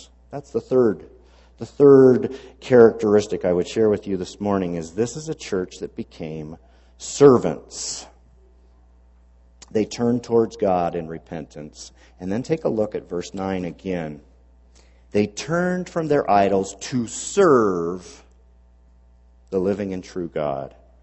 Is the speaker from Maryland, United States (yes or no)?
yes; Takoma Park, Maryland, United States; I grew up in Tacoma Park my early years, so I'm a Washington Redskins fan.